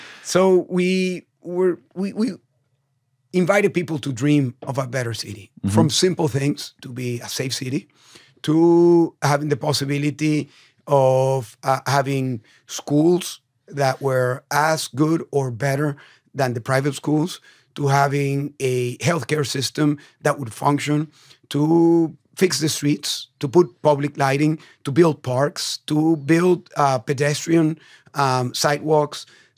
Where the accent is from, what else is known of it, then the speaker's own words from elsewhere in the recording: Caracas, Capital District, Venezuela; I'm from Venezuela. I was born in Caracas, Venezuela in the 1970s.